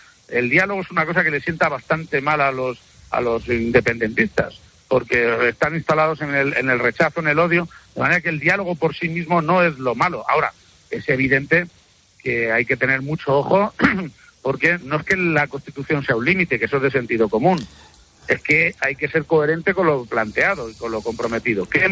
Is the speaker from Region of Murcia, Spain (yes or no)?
no; Consuegra, Castilla-La Mancha, Spain; Pero desde mi tierra, yo estoy hablándole ahora mismo desde los Molinos de Consuegra, que es una estampa preciosa del centro de España